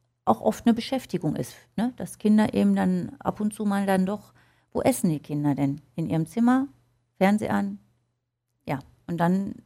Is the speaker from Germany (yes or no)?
yes; Velbert, North Rhine-Westphalia, Germany; Ich bin aus Velbert und da habe ich mein Studio in der Friedrichstraße.